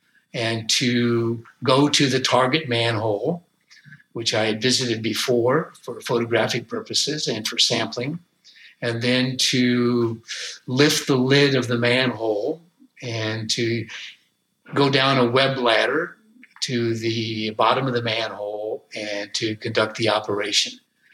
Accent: United States; we knew that as American officials in Moscow, we would be under constant surveillance.

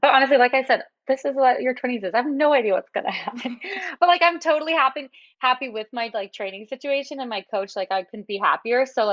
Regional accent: Toronto, Ontario, Canada; I am lucky that I'm from Toronto because it is like a very big city with a lot going on.

